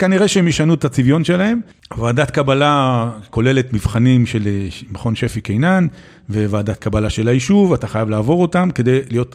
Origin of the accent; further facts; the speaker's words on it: Jerusalem, Jerusalem District, Israel; הגעתי לנעלה מגבעת זאב. במקור הייתי ירושלמי, אני ירושלמי בדם